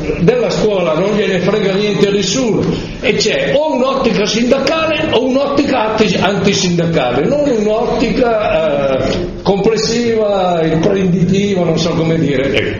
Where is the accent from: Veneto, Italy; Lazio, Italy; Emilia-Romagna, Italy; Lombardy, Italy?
Lombardy, Italy; Sesto San Giovanni; io sono di Sesto San Giovanni, ecco.